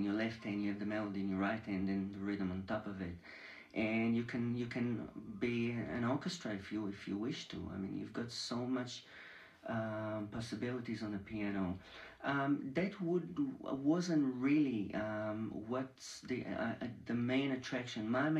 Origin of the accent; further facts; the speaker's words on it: Petah Tikva, Central District, Israel; moved away; also born or lived in Tel Aviv; I was born in Tel Aviv, and then my family moved to, a suburb of Tel Aviv, which is called Petah Tikva, and it's just about 20 minutes out of Tel Aviv